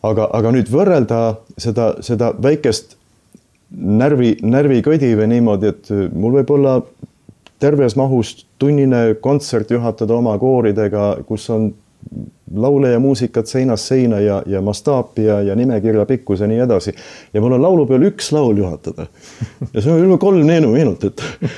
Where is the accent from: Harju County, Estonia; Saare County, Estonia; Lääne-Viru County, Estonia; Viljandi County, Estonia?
Saare County, Estonia; ma olen ka Saaremaalt.